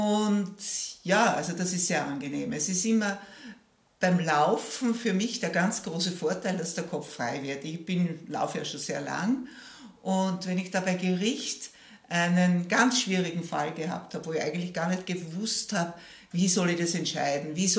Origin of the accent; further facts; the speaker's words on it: Styria, Austria; Ja, und es war ja noch ein Bauernhof, wie er in den Bilderbüchern jedenfalls geschildert wurde.